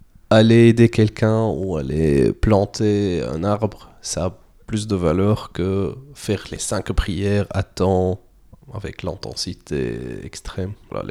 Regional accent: Damascus, Damascus Governorate, Syria; born there; C'est comme ça, en tout cas, quand on le prononce à la française. Je suis né en Syrie, à Damas, dans un petit quartier historique de la ville. Un quartier connu d'être le quartier des soufis.

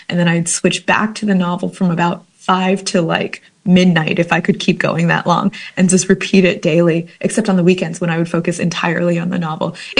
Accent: Kansas, United States; also born or lived in New Jersey; I grew up in Kansas, so there was definitely 5 years of repression through being in the buckle of the Bible Belt

